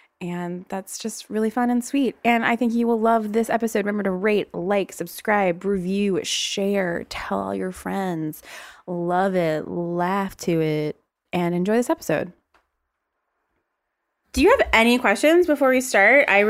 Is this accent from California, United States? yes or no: no; Virginia, United States